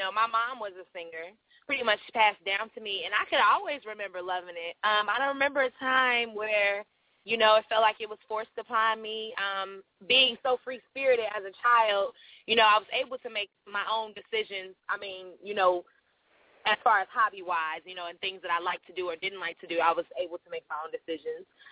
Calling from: Chicago, Illinois, United States; I'm calling from Chicago, the Windy City, right now in 30-something odd degree weather.

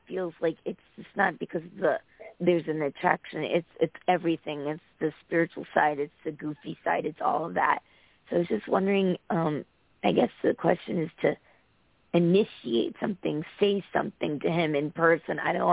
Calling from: Connecticut, United States; from Connecticut.

